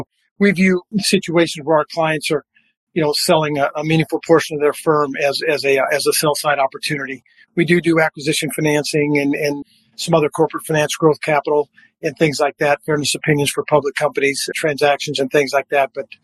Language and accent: English; Nebraska, United States; I mean, I grew up in Nebraska, went to undergrad and law school at Nebraska.